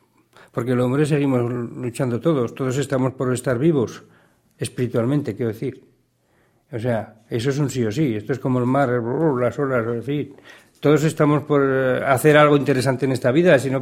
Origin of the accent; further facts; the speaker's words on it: Huesca, Aragon, Spain; nosotros en Huesca, nosotros somos de Huesca.